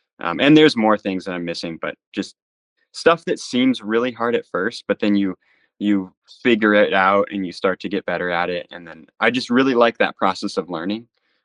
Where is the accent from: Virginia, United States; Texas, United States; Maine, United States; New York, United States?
Maine, United States; I grew up here in Maine, so I'm kind of in a small town, so I'm far away from a lot of stuff.